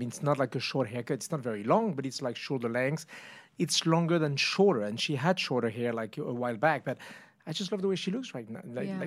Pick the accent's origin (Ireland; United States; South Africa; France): France; I'm from France.